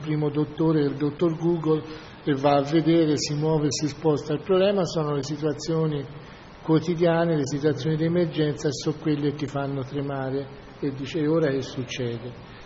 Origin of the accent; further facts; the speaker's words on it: Siena, Tuscany, Italy; io vengo da Siena, però abbiamo un territorio che si può paragonare a un'isola.